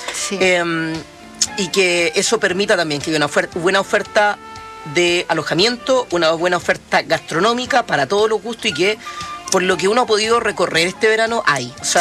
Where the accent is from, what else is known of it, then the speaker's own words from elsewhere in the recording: Coñaripe, Los Ríos, Chile; yo recuerdo de niño en Coñaripe eran las salchipapas y las papas fritas los que uno comía habitualmente en la playa